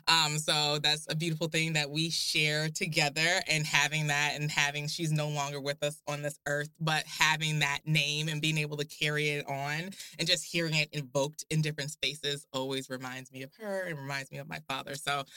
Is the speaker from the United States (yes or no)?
yes; Portland, Oregon, United States; born there; I was born at Emmanuel Hospital, so.